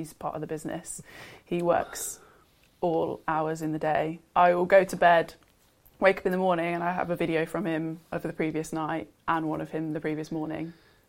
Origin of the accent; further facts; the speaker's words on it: Leicester, East Midlands, United Kingdom; growing up in Leicester, there's a massive Tigers affiliation around here.